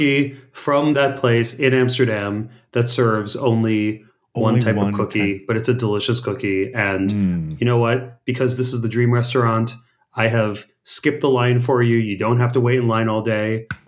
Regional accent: Canada; at least I'm Canadian.

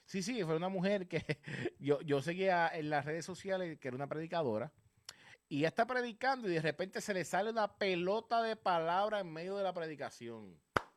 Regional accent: Puerto Rico

